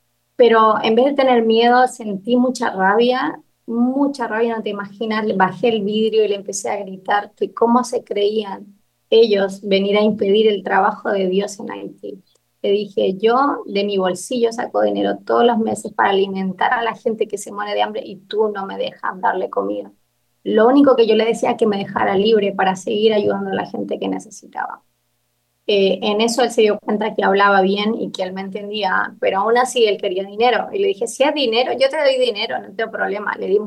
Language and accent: Spanish; Chile; Y le dije, yo soy de Chile.